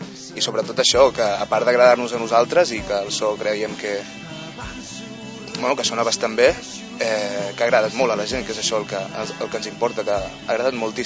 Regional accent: Catalonia, Spain; Simplement parlo català, soc català i em surt així.

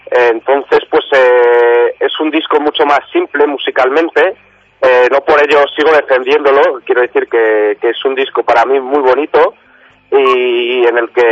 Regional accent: Burgos, Castile and León, Spain; now in Sant Cugat del Vallès, Spain; ha hecho una canción a Burgos, a mi tierra. No descarto a largo plazo hacer canciones también a Barcelona, porque llevo ya allí 4 años en San Cugat del Vallès. Estoy aprendiendo el catalán

